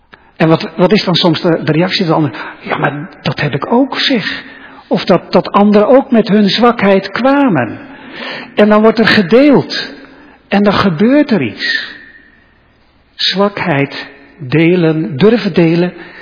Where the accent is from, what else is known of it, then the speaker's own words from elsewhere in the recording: Stolwijk, South Holland, Netherlands; hij kwam preken in Stolwijk, waar ik opgegroeid ben.